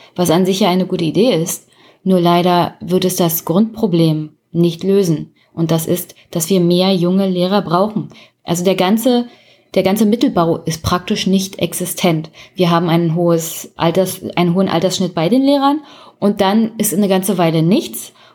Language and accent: German; Brandenburg, Germany; Also mein Heimatbundesland hat verschiedenste Probleme